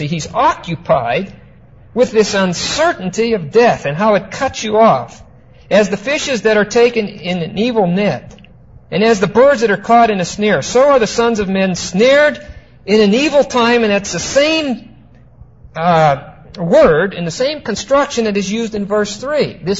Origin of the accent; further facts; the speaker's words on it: East Pittsburgh, Pennsylvania, United States; This guy sounds like he's right out of my hometown. Sounds like he was born and raised in East Pittsburgh and never got away from it.